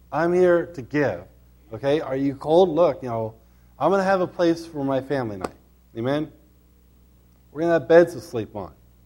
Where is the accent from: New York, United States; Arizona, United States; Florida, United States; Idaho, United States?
Idaho, United States; You know, when I was growing up in Idaho, they passed a law that English was the official language in Idaho.